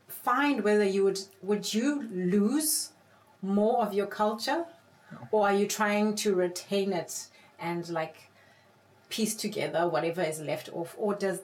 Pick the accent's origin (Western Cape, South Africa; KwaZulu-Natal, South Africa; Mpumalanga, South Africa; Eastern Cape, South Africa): Eastern Cape, South Africa; born there; Like, I was born in the Eastern Cape